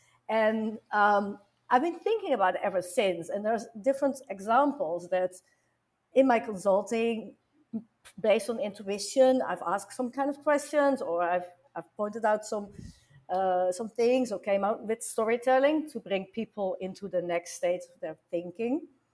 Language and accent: English; Netherlands; English is a second language; And I'm from the Netherlands, this was with a Dutch company